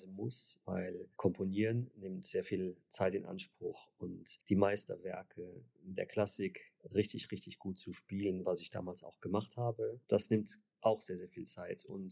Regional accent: Luxembourg; einen sehr, sehr guten Klavierlehrer zu haben in Luxemburg, wo ich aufgewachsen bin

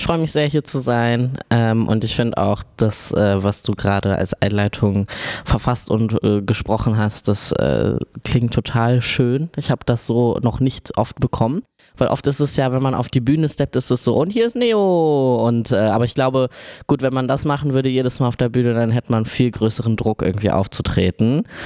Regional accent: Hagen, North Rhine-Westphalia, Germany; Als Kind in Hagen aufzuwachsen, also ist ja Ruhrpott und ehemaliges Industriegebiet, auch schon auch eine ArbeiterInnen-Gegend. Auch da, wo ich aufgewachsen bin, also meine Eltern sind ja aus Polen migriert

